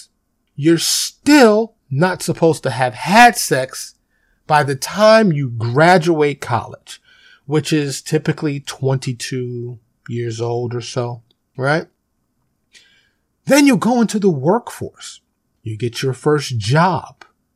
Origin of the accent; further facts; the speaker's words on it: New York, United States; Now, growing up in New York, you had two schools, grade school, high school